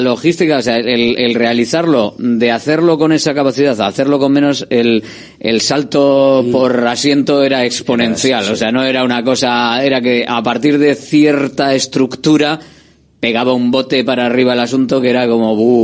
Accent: Bilbao, Basque Country, Spain; Somos de Bilbao.

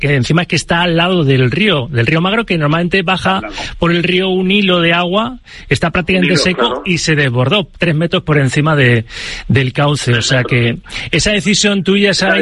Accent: Valencia, Valencian Community, Spain; born there; Yo soy nacido en Valencia, pero sabes que todas mis raíces son de Utiel y me siento de Utiel

